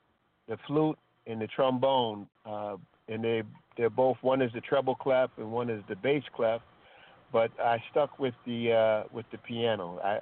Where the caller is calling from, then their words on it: North Carolina, United States; I'm calling from North Carolina.